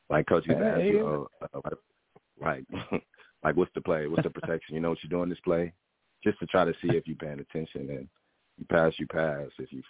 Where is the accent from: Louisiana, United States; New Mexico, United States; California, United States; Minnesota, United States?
Louisiana, United States; New Orleans; Probably like a Cajun, like Alfredo pasta with like crawfish tails in it, because we're from New Orleans.